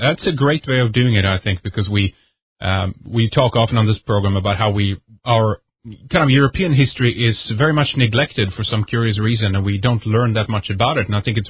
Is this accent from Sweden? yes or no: yes; Sweden; English is a second language; I'm from Sweden.